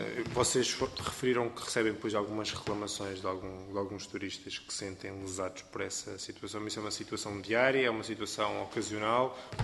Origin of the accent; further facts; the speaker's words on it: Portugal; Eu sou eleito pelo Círculo Eleitoral de Santarém, mas não deixo de ser português